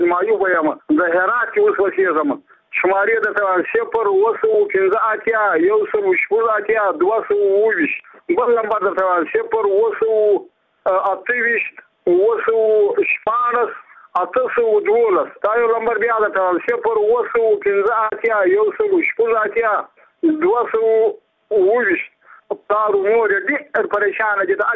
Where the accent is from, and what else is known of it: Badghis, Afghanistan